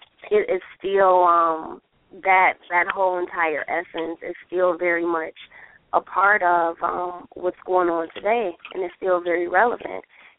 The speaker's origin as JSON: {"language": "English", "town": "Detroit", "region": "Michigan", "country": "United States", "tie": "born or raised there", "said": "as a radical, brave, Black woman, queer feminist, you know, who was born and raised in Detroit and who has a great love for Black folk and for my people and for humanity."}